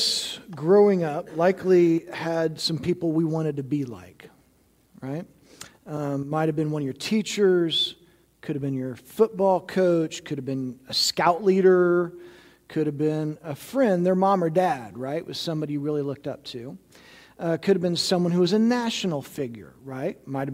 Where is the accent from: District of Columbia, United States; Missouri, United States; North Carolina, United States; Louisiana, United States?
Missouri, United States; I grew up in Missouri, so he was over 8 hours away.